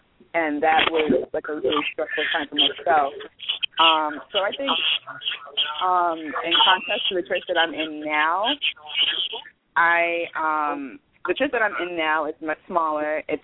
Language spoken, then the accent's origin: English; Brooklyn, New York, United States; especially the Black church community, I'm from Brooklyn